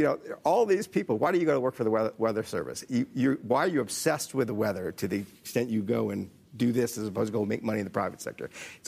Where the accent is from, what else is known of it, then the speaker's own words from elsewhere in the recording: New Orleans, Louisiana, United States; I grew up in New Orleans, and we used to, you'd figure out whether a hurricane was coming by going out and throwing a Frisbee.